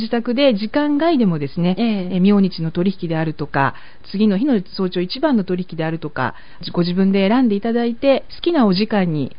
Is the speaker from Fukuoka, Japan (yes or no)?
no; Osaka, Japan; 関西の大阪の出身です。